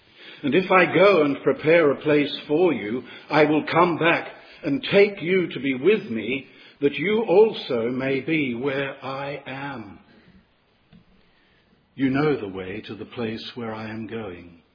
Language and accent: English; Australia; As an Australian, I recall that in Sydney years ago